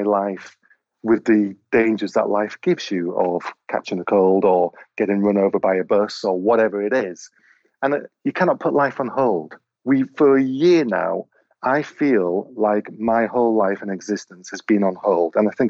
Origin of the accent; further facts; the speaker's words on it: Wales, United Kingdom; because we're Welsh, and in Wales, we have to show that we're not the English